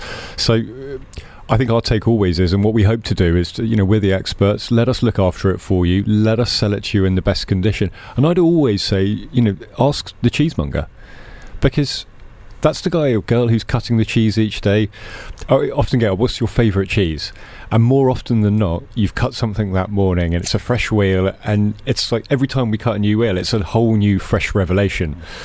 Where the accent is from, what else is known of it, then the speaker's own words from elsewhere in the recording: England, United Kingdom; I'm an Englishman